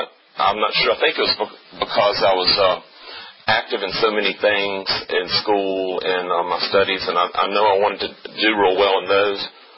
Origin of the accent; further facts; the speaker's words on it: Cumberland, Virginia, United States; also born or lived in Farmville; And I was born in Farmville, and I grew up on the outskirts of Farmville in Cumberland County, in the town of Cumberland